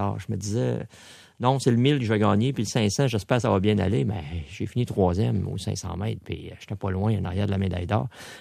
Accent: Saint-Hubert, Quebec, Canada; la télévision était chez nous, à Saint-Hubert, puis on voit mes parents, mon frère, ma soeur, qui sont dans la cuisine

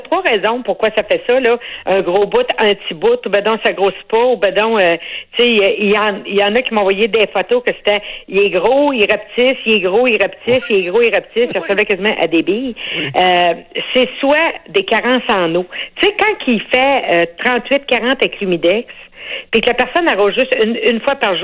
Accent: Saint-Lazare-de-Bellechasse, Quebec, Canada; Et moi, quand j'étais jeune, je viens de Saint-Lazare de Bellechasse.

